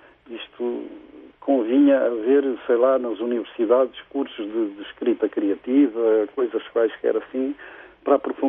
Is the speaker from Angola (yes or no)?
yes; Angola; born there